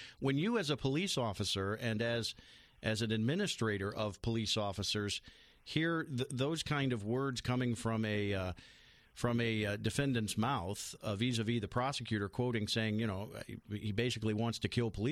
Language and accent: English; Taylor, United States; I grew up in that city. I haven't lived there in quite some time, but my mother still lives in the house I grew up in there in Taylor.